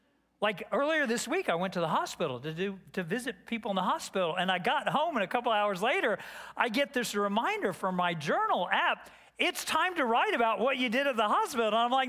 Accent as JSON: {"language": "English", "region": "Texas", "country": "United States", "said": "she's from the Northeast, and I'm from Texas."}